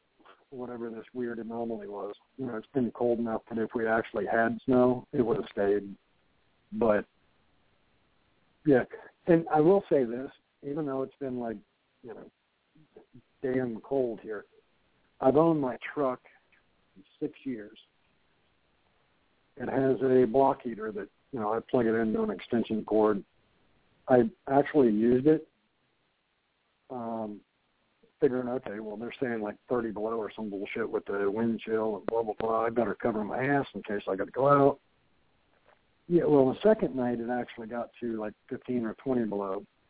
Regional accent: Ohio, United States; now in Virginia, United States; Now, I came from Ohio.

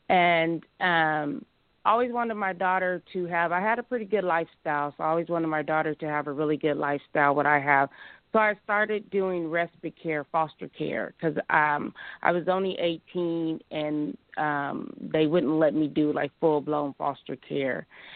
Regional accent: Vallejo, California, United States; born there; now in Sacramento, United States; I was born in Vallejo, California. I've ended up in Sacramento due to health issues with asthma.

